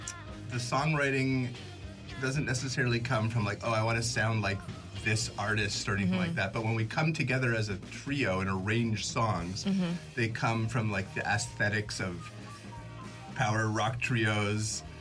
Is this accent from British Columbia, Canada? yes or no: no; Kingston, Ontario, Canada; I'm from Kingston, born and raised, although I had a big gap there in the late 90s, 2000s, and 2010s. But I've been living here for the last 15 years